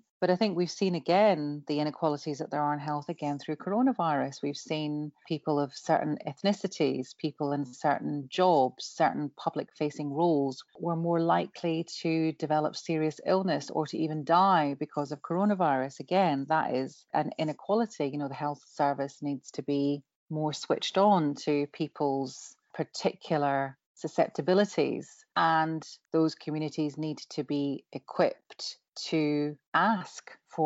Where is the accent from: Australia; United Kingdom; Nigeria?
United Kingdom; Glasgow, Scotland; born there; also born or lived in Bristol; I was born in Glasgow. I went to university in Bristol